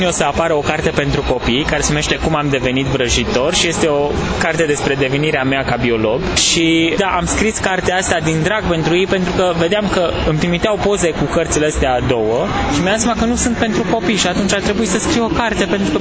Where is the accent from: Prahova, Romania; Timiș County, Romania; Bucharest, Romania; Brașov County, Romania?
Brașov County, Romania; Viștea de Sus; moved away as an adult; now in Cluj, Romania; Sunt din Făgăraș. Eu am crescut într-un sat, în Viștea de Sus. Asta e la poalele Făgărașului. Acolo e un sat de 200 de persoane și am plecat la 19 ani din sat și am ajuns în Cluj. Acum stau în Cluj aproape de 20 de ani.